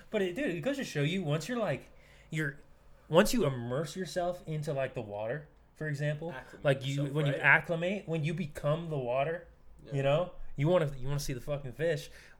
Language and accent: English; East Coast, United States; also born or lived in California; I'd spent time living in California. I grew up on the East Coast.